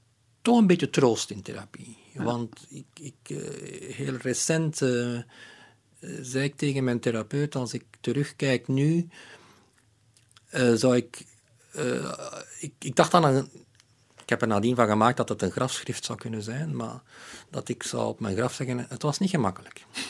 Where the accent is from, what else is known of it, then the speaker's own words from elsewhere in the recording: Aalst, Flanders, Belgium; accent: Aalst dialect; first language Aalst dialect; now in Brussels, Belgium; Dat is mijn moedertaal. Ik spreek nog altijd tegen baby's en honden en katten spreken nog altijd Aalsters.